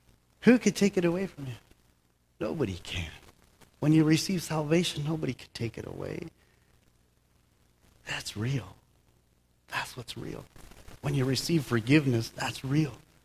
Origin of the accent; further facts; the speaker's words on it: Toppenish, Washington, United States; And I grew up in Toppenish